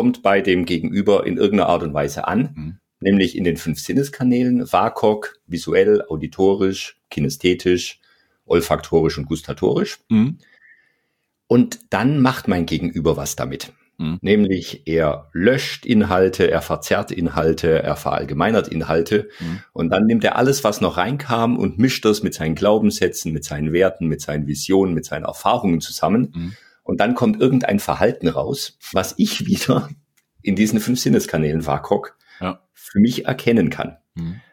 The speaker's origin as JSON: {"language": "German", "region": "Bavaria", "country": "Germany", "said": "Also ich komme ja aus Bayern, da sagen wir die Chemie."}